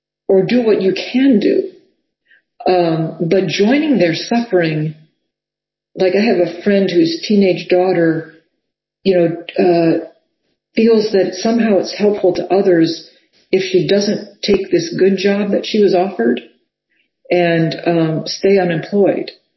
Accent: New Orleans, Louisiana, United States; You know, I'm from New Orleans, so New Orleans had a lot of really bad COVID, you know, because a lot of people came there for Mardi Gras.

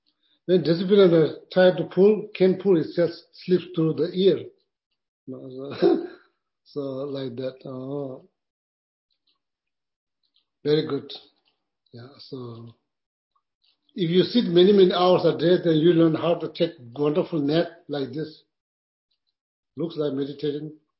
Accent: India; English is a second language; now in United States; So when I'm traveling from India to New York City first, then from New York City to came to Raleigh.

